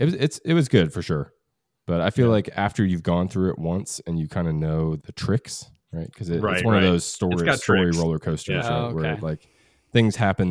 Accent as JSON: {"language": "English", "region": "Pennsylvania", "country": "United States", "tie": "born or raised there", "said": "I grew up in Pennsylvania near Hershey Park. And so I've been to Hershey Park many times"}